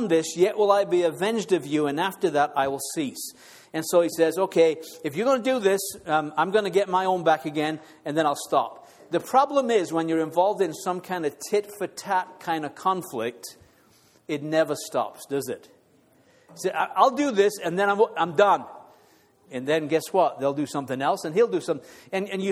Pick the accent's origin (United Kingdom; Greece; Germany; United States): United Kingdom; England; My wife's Irish, I'm English.